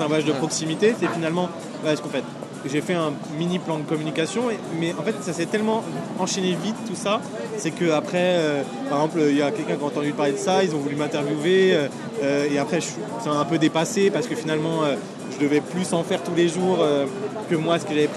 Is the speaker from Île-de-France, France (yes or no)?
yes; Aulnay-sous-Bois, Île-de-France, France; also born or lived in Quebec, Canada; J'ai grandi à Aulnay-sous-Bois, en Seine-Saint-Denis, jusqu'à mes 22 ans. Voilà, je suis resté à Aulnay-sous-Bois.